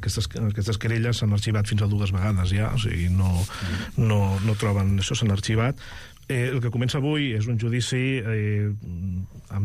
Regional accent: Valencian Community, Spain; no és que sigui de Castelló, sóc del Baix Maestrat, que és la comarca, que la capital és Vinaròs, i sóc d'allà.

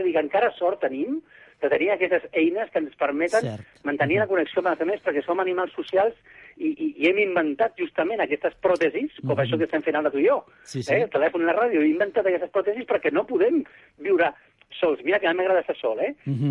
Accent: Barcelona, Catalonia, Spain; Jo soc barceloní

